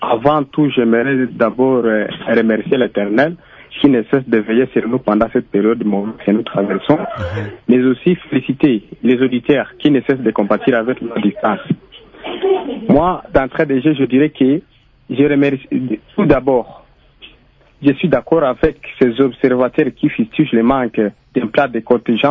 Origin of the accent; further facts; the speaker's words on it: Goma, North Kivu, DR Congo; Chose qui n'a pas été faite ici chez nous à Goma